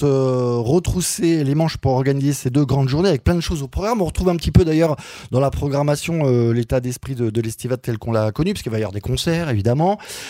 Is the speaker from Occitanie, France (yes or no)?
yes; Occitanie, France; chez nous, en Aveyron